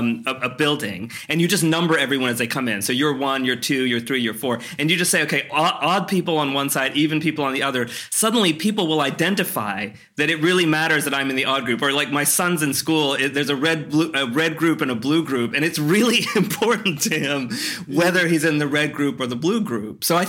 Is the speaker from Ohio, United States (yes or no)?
yes; Ohio, United States; which was the Miami Valley Atari Computer Enthusiasts. I grew up in Ohio.